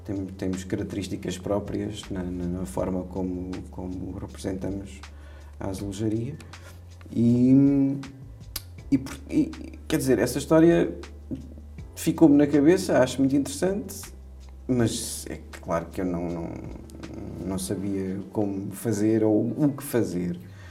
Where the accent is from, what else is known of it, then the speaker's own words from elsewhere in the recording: Olhão, Faro, Portugal; Então, eu sou de Olhão e apercebi-me da história de Olhão à volta dos 13, 14 anos em painéis de azulejos que existem ainda em Olhão.